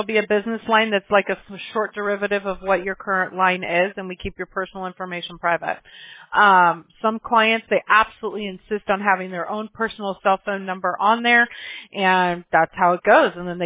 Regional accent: Mobile, Alabama, United States; born there; I was born in Mobile, Alabama, so I'm about as far south as you can get

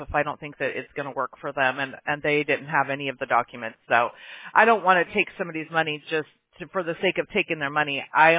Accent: California, United States; also born or lived in Alabama; I'm from California, right? Well, I was born in Alabama, then my family moved to California, then I have some family that's still back there

